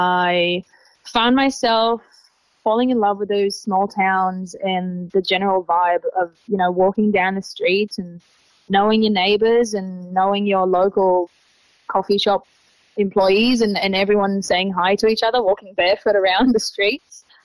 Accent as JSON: {"language": "English", "town": "Tel Aviv", "region": "Tel Aviv District", "country": "Israel", "second_language": "English", "moved": "as an adult", "lives_now": "Australia", "said": "I'm originally from Tel Aviv. I'm 26 years old, and I've been living and traveling in Australia since October 2022."}